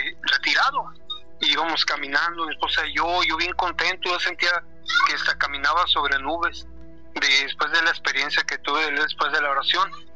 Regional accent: Guadalajara, Jalisco, Mexico; now in Glendale, United States; Guadalajara.

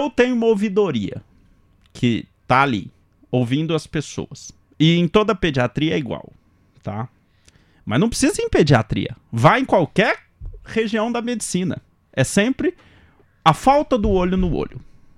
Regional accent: Mato Grosso, Brazil; Eu sou mato-grossense, né? Quase, praticamente.

